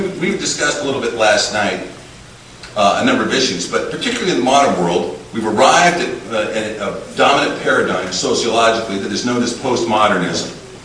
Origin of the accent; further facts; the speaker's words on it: Alaska, United States; Now, as you've heard, I grew up in Alaska